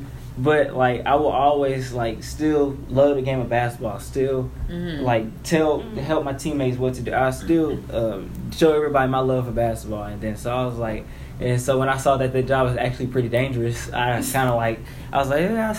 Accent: Waco, Texas, United States; Because I used to go to all Baylor women's basketball games. I'm from Waco.

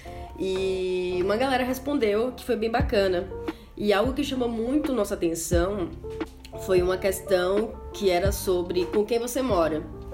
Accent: Salvador, Bahia, Brazil; now in São Paulo, Brazil; Desde sempre eu me vi na minha cidade natal, que é Salvador.

